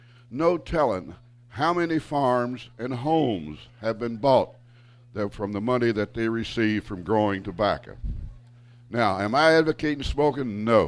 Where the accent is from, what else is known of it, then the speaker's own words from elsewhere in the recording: Kentucky, United States; now in Lake City, United States; I'm originally from Kentucky, now live in Lake City, Florida.